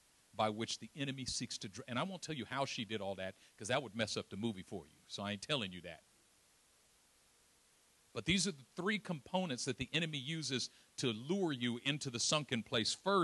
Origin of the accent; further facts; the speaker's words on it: Oakland, California, United States; I'm from East Oakland, so you know, I mean I don't talk like it and I don't look like it, but there's some East Oakland in me.